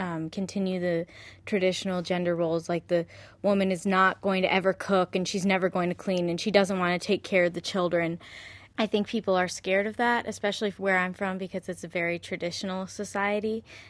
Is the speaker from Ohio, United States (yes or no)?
no; Elkhorn, Nebraska, United States; I'm from Elkhorn, Nebraska, and I'm 20 years old.